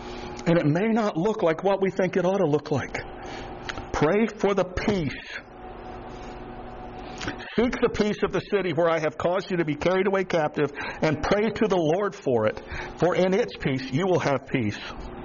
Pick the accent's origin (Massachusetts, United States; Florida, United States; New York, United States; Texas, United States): Florida, United States; I am from South Florida, 40 days a year over 110. But I've come to love this place where God has placed me.